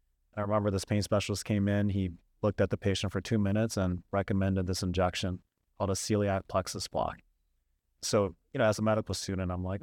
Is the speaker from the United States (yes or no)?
yes; Cleveland, Ohio, United States; Yeah, so I grew up in Cleveland, Ohio, and as most people who live in Cleveland, Ohio know, we don't tend to stick around there.